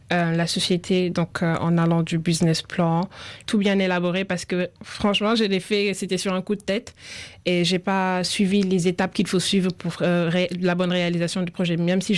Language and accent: French; Casamance, Senegal; comme je suis issue de la Casamance